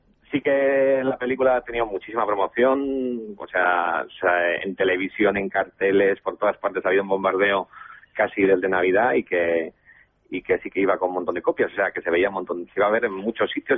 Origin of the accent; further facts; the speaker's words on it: San Sebastián, Basque Country, Spain; Yo de San Sebastián.